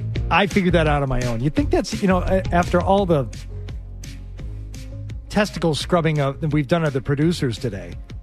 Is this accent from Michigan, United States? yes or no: yes; Michigan, United States; Do you need to go to Michigan? That's my home state.